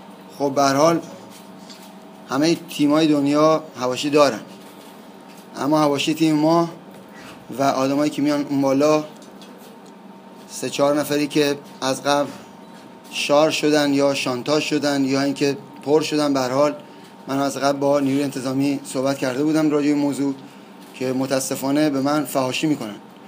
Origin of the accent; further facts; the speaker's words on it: Khuzestan, Iran; به عنوان یک خوزستانی من قبل از فصل 4-5 تا پیشنهاد بسیار عالی داشتم